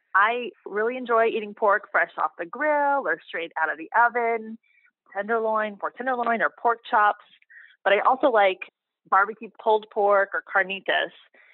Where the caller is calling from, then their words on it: Boston, Massachusetts, United States; Boston, Massachusetts.